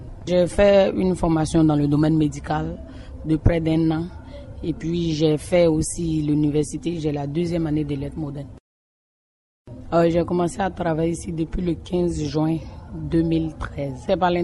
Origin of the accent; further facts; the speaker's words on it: Côte d’Ivoire; Moi, je suis ivoirienne.